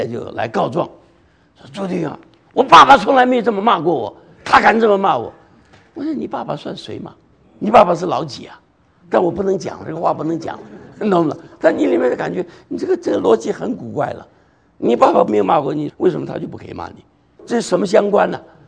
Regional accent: China; now in United States; 这个像我们都是中国人，在美国，在美国你怎么搞你还是个中国人

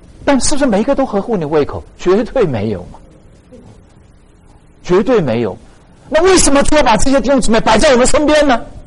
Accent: China; 我们中国人都是握手哈

